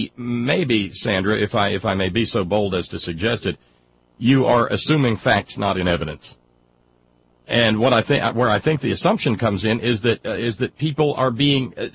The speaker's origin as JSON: {"language": "English", "region": "South Carolina", "country": "United States", "said": "Yeah, and you're talking about the Lindsey Graham, we're dying down here. I'm from South Carolina, and we're 31% black."}